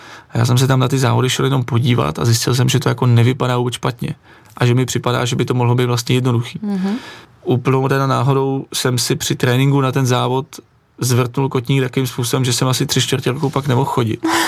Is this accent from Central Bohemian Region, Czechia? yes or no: yes; Kladno, Central Bohemian Region, Czechia; já jsem z Kladna přešel na vysokou tady na Prahu 6 na Veleslavín